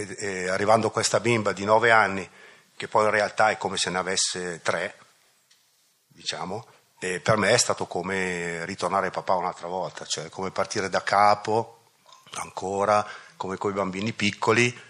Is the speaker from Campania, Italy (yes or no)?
no; Lombardy, Italy; siamo una coppia, veniamo dalla provincia di Bergamo